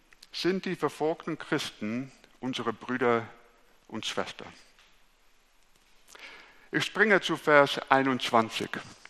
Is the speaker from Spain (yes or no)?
no; Netherlands; German is a second language; now in Germany; ich komme aus Holland und ich habe eine deutsche Frau, deswegen hat sich der Weg für mich nach Deutschland geführt. Ich war Pastor in Lichtenrade